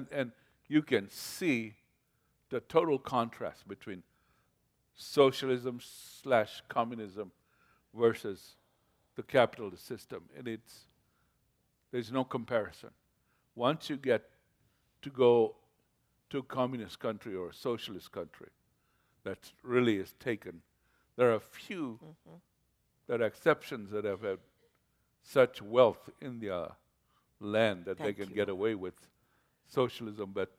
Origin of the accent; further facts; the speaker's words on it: Mombasa, Mombasa County, Kenya; born there; I was born in Mombasa, Kenya, a tropical country, a beautiful tropical country, warm.